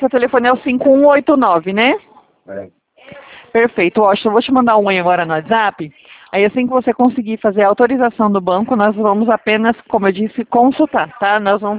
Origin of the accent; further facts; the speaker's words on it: Presidente Prudente, São Paulo, Brazil; Nós somos aqui de Presidente Prudente, Toreiro de São Paulo.